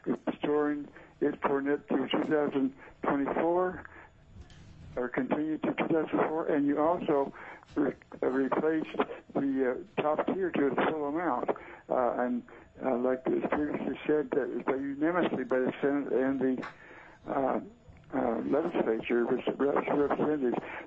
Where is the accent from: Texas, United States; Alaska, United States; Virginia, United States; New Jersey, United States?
Alaska, United States; Kodiak; I'm from Kodiak.